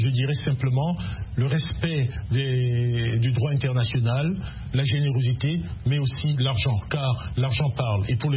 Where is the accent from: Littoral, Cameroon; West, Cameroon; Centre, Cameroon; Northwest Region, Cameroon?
Littoral, Cameroon; Douala; born there; Je suis né à Douala dans un quartier qui s'appelle New Bell, Lagos.